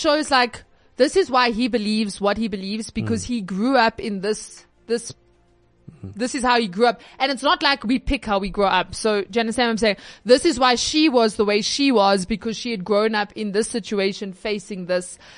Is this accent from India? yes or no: no; South Africa; Maybe you agree with me, maybe you don't, but as a South African.